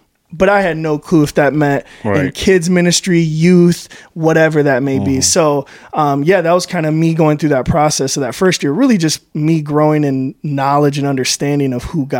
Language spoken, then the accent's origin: English; Lansing, Michigan, United States; I'm Cuban, but really I grew up in America, right? So even if you want to go even smaller than that, I'm from Lansing, Michigan. So like my culture is Lansing, Michigan.